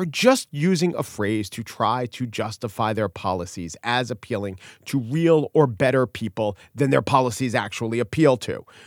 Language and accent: English; United States; So every day I am a person and every day I am an American.